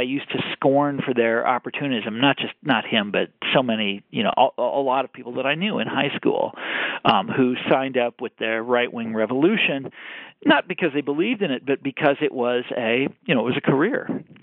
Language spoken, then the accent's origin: English; Kansas City, Missouri, United States; I'm from, you know, I'm from Kansas City and he's from here and whatever.